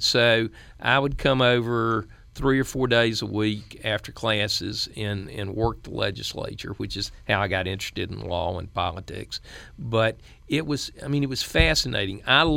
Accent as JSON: {"language": "English", "region": "the South", "country": "United States", "said": "as a Southerner, I came away with a far better appreciation for the mindset of African Americans even today"}